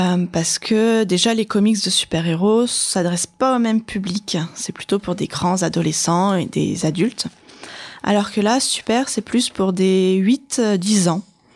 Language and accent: French; Amiens, Hauts-de-France, France; Et je viens d'Amiens, et c'est là où j'étais avant Verneuil.